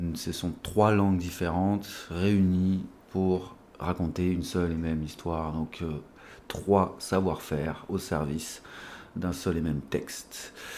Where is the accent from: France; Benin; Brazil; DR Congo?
France; Auvergne-Rhône-Alpes; Je viens d'Ardèche, je suis venu ici pour le lycée théâtre.